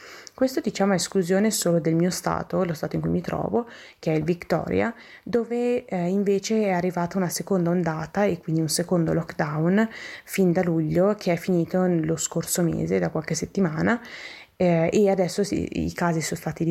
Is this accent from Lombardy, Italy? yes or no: yes; Milan, Lombardy, Italy; now in Melbourne, Australia; vengo da Milano ma mi trovo a Melbourne da marzo, da poco prima che iniziasse la pandemia.